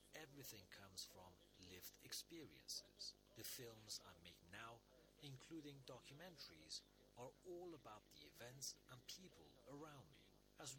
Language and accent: English; China; also born or lived in Beijing; I was born in Western China. Actually, that's where I'm originally from. My neighbors were Muslim too. I moved to Beijing to study.